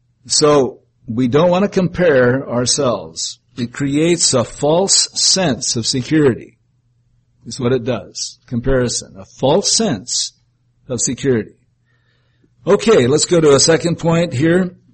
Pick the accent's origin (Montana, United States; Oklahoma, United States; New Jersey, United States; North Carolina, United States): Montana, United States; We men, if you're like me, and I am from Montana, and Missouri is the same way.